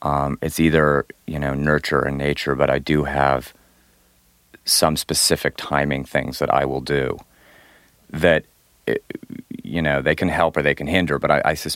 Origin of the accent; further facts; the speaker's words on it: Denver, Colorado, United States; I grew up in Denver, and so when disco hit, say, in about 1970, I don't know, two or three, Denver didn't have an enormous disco horizon.